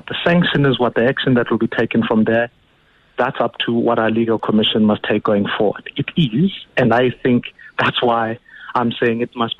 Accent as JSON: {"language": "English", "country": "South Africa", "said": "as a South African"}